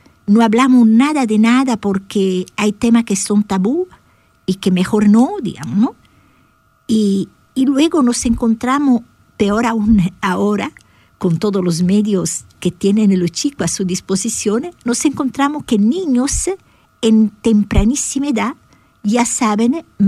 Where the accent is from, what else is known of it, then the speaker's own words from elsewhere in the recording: Italy; En mi país, Italia